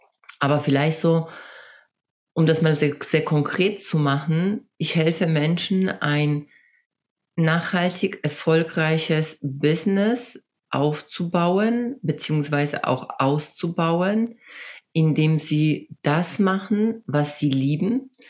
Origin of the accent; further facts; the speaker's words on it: Poland; also ich komme ursprünglich aus Polen